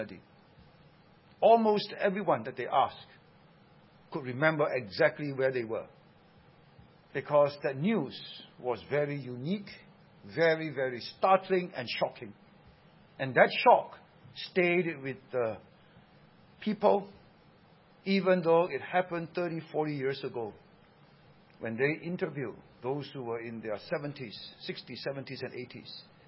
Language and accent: English; Seremban, Negeri Sembilan, Malaysia; also born or lived in Singapore; I grew up in Seremban. My dad was a member of parliament in Seremban, and that's where we grew up. We were all born in Singapore.